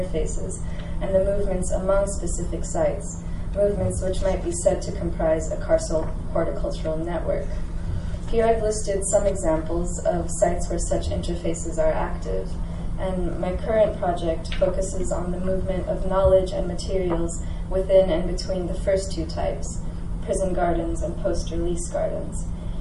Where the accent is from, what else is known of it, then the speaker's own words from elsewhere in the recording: California, United States; born there; And although I was born in California, I arrived here in a roundabout way